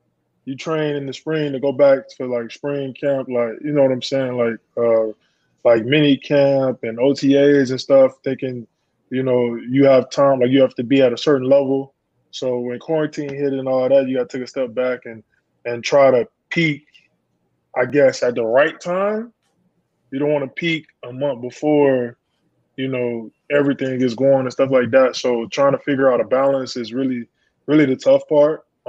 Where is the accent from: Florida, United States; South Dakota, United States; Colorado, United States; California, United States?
Florida, United States; Yes. Yeah. Yes, I am.